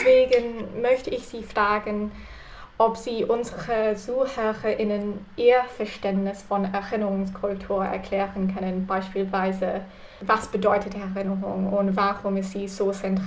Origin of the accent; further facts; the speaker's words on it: United Kingdom; German is a second language; Ich komme aus Großbritannien.